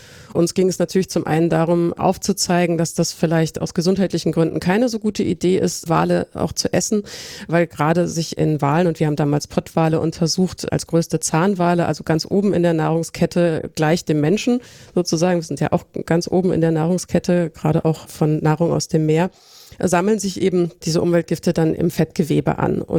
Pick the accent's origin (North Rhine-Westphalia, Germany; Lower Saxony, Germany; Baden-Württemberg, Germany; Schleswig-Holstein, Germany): North Rhine-Westphalia, Germany; Ich bin jetzt im Ruhrgebiet groß geworden. Das ist jetzt nicht für seine Naturschönheit bekannt.